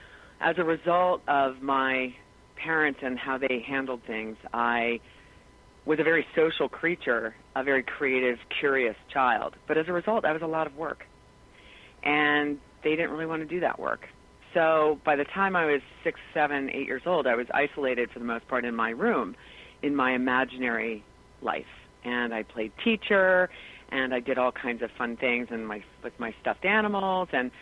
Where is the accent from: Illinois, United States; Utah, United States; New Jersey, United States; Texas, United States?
New Jersey, United States; Okay, so I was born in New Jersey. I'm a Jersey girl, and I live at the coast where … hangs out, and it's been a really fun place to grow up.